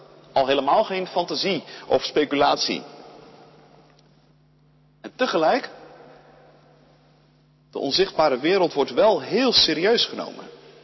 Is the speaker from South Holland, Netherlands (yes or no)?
yes; Ouderkerk aan den IJssel, South Holland, Netherlands; Oude Kerk aan de IJssel, of All Places, het dorp waar ik opgroeide, dat haalt zelden het nieuws